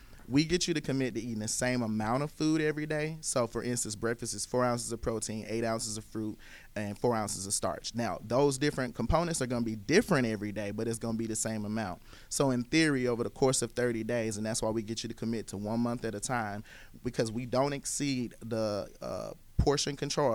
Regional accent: Decatur, Georgia, United States; my childhood was spent in Decatur, the east side of Atlanta. And so, you know, starting here in my hometown was just something that was I felt would be impactful.

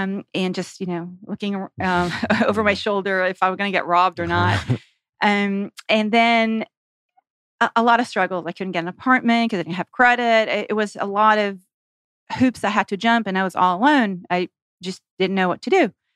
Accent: Israel; I grew up in Israel. There's no immigration lawyers in Israel.

